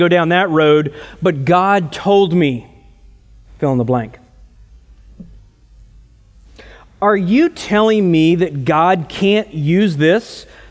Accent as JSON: {"language": "English", "region": "Texas", "country": "United States", "tie": "born or raised there", "said": "Born and raised in Texas, we watch the Dallas Cowboys, we're Christians."}